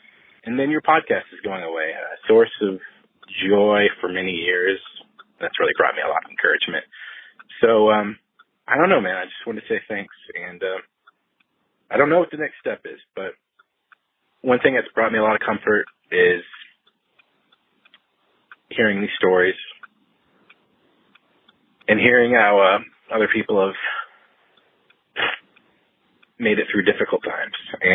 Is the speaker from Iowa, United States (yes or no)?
no; Dallas, Texas, United States; I am from Dallas, Texas.